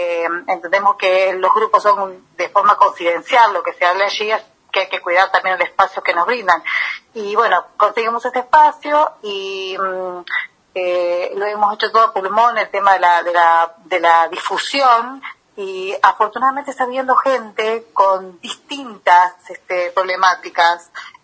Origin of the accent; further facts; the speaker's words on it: Tigre, Buenos Aires Province, Argentina; now in Pinamar, Argentina; Cuando vengo aquí, o sea, de donde yo vengo, que es zona norte, partido de Tigre, San Fernando